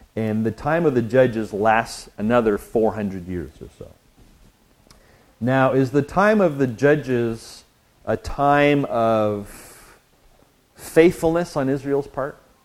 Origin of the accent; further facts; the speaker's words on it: Canada; I'm from Canada originally, and I have three passports. I have a British passport, a Canadian passport, and an American passport.